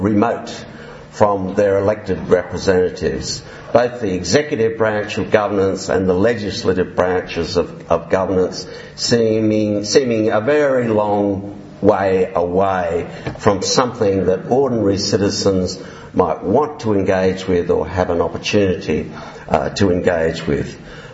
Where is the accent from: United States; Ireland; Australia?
Australia; Canberra, Australian Capital Territory; we've done a number of randomised controlled trials in my hometown in Canberra